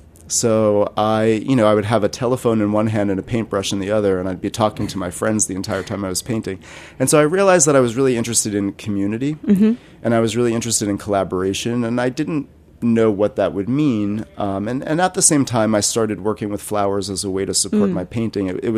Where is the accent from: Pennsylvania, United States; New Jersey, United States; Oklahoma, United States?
New Jersey, United States; Okay, I grew up in New Jersey. Oh. And I was one of those Jersey kids who couldn't wait to be in New York City.